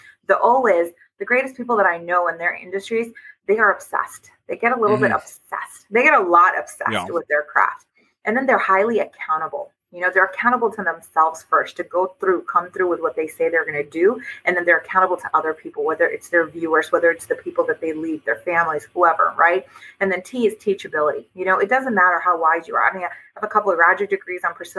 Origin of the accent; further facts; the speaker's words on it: India; And I said, well, neither. I'm from India.